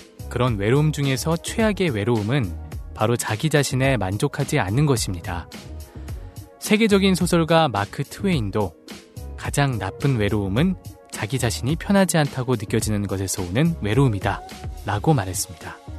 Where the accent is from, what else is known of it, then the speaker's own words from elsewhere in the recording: Seoul, South Korea; 저는 따뜻한 서울 남자